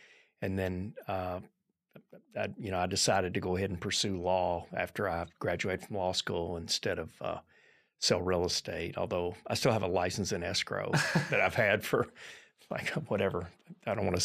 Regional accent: Lexington, Kentucky, United States; And I grew up here in Lexington. I grew up over in Meadowthorpe, went to Lafayette, went to UK Law School

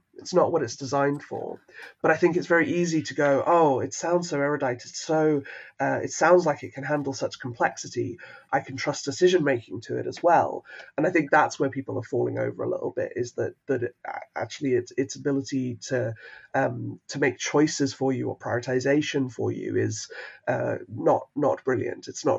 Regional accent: South Africa; I was very lucky growing up in South Africa.

